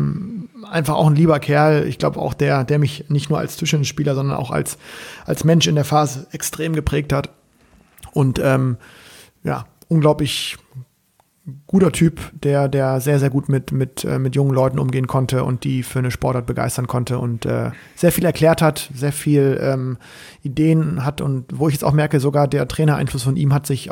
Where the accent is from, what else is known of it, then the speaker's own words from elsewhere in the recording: Bremen, Germany; ich einfach als Bremer es geschafft habe, irgendwie trotzdem in der Jugend in die nationale Spitze zu kommen.